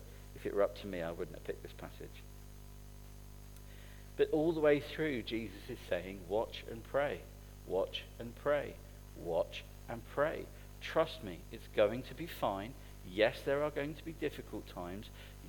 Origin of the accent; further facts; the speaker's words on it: United Kingdom; You know, I'm certain it's because we're British, but we're naturally pessimistic.